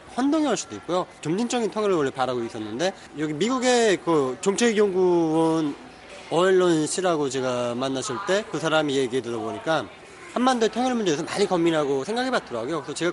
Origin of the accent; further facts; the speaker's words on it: North Korea; 이건 나는 탈북자로서 그렇게